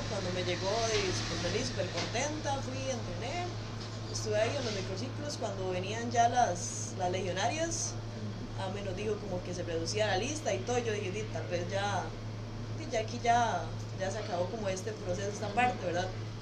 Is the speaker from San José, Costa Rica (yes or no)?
no; San Rafael de Alajuela, Alajuela, Costa Rica; soy de San Rafael de Alajuela